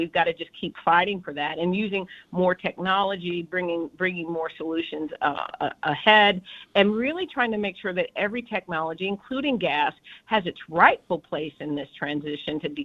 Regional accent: San Antonio, Texas, United States; I was born and raised in San Antonio, so this is my, I grew up on the east side of town.

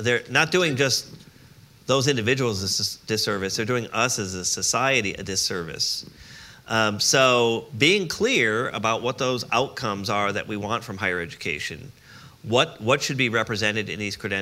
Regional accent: Connecticut, United States; I went to an unbelievably good public high school. I grew up in Connecticut.

